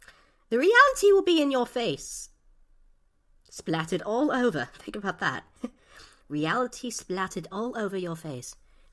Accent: United Kingdom; I'm a middle-aged woman. But I'm British!

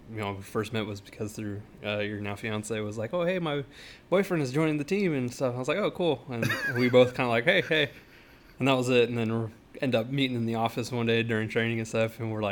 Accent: Sacramento, California, United States; So I'm 28, you know. Been in California my whole life. I'm originally from Sacramento.

